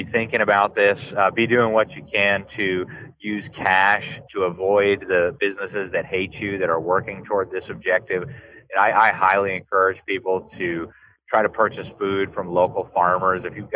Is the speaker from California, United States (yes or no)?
no; Florida, United States; including here in my home state of Florida.